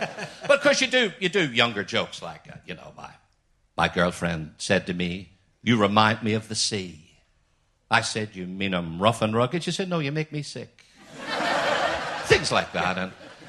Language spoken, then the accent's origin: English; Belfast, Northern Ireland, United Kingdom; accent: Belfast; I was from Belfast, so, like, I had a very broad Belfast accent.